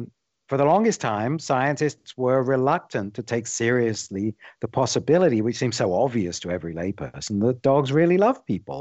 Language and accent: English; England, United Kingdom; I grew up in England. I went to college in London.